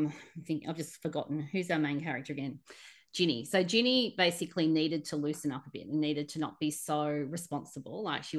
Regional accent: Sydney, New South Wales, Australia; I grew up in Sydney in the center, pretty much, 15, 20 Ks from the center of the city. So I grew up in suburbia and city.

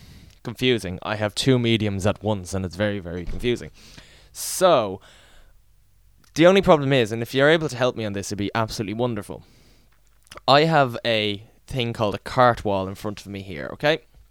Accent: Dublin, County Dublin, Ireland; I am a DJ from Ireland, Dublin, Ireland

